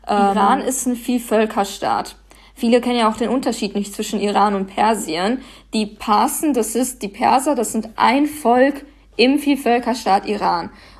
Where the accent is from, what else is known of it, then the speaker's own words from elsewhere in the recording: Paderborn, North Rhine-Westphalia, Germany; wenn du mich fragst, wo ich herkomme, dann muss ich dich leider enttäuschen. Dann ist die richtige Antwort Paderborn, Ostwestfalen, irgendwo da in Nordrhein-Westfalen.